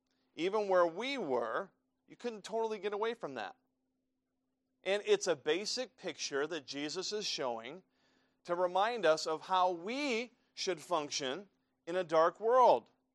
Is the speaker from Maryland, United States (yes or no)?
yes; Maryland, United States; You know that we came from Maryland, and we lived about, I guess, 15 miles or so from Baltimore. It took longer to get there. We were out in the country.